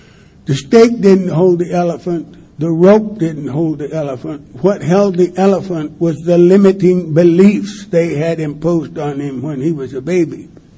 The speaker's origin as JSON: {"language": "English", "town": "Wichita", "region": "Kansas", "country": "United States", "tie": "born or raised there", "also_born_or_lived": "Alhambra, California", "said": "I was born in Alhambra, California, 1,000 years ago. And I grew up in a little farm community in Wichita, Kansas."}